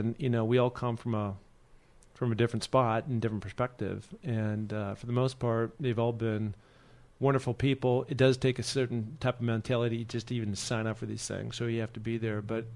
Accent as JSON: {"language": "English", "town": "Seattle", "region": "Washington", "country": "United States", "tie": "born or raised there", "said": "I grew up in the Northwest. I grew up in Seattle. And in Seattle is where REI was created."}